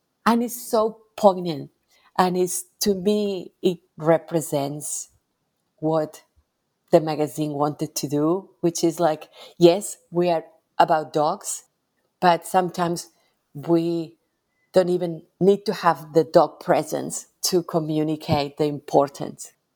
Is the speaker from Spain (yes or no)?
yes; Barcelona, Catalonia, Spain; English is a second language; I grew up in Barcelona, and Barcelona, we all live on top of each other in little apartments.